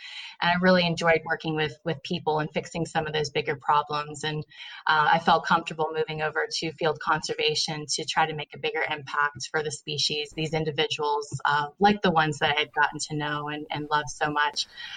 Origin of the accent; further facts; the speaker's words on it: St. Petersburg, Florida, United States; I grew up in Florida, St. Petersburg of Tampa Bay, Florida.